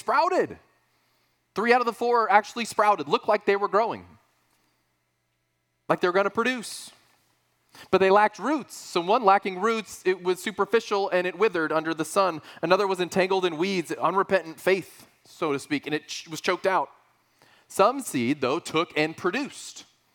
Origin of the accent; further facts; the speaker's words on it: San Antonio, Texas, United States; In high school, I grew up in San Antonio, Texas.